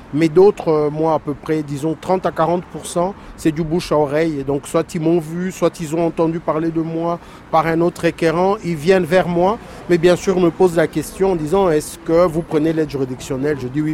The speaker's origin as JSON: {"language": "French", "country": "DR Congo", "said": "Moi, je suis originaire de République démocratique du Congo. Donc quand je suis arrivé ici, c'était déjà la République démocratique du Congo"}